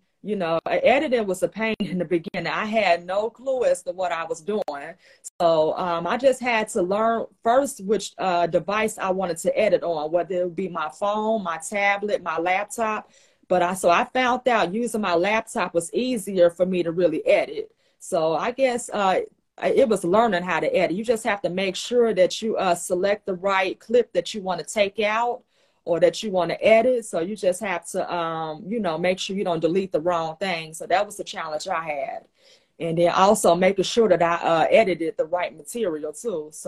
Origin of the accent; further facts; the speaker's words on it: Chicago, Illinois, United States; I'm from Chicago.